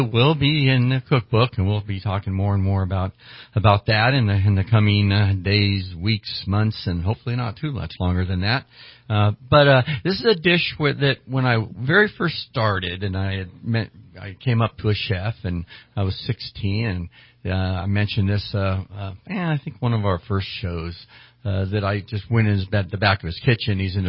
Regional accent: California, United States; Remember, I'm born, but pretty much raised since I was born up here in the North State.

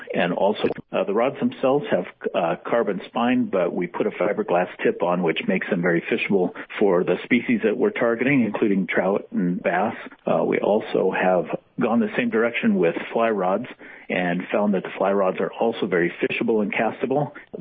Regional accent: Washington, United States; now in Idaho, United States; I grew up fishing in the North Cascades and now live here in southeast Idaho.

